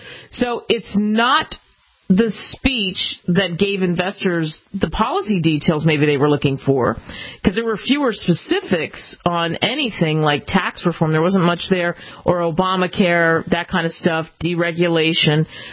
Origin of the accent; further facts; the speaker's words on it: United States; As an American, you wouldn't want to make that trip to Venezuela.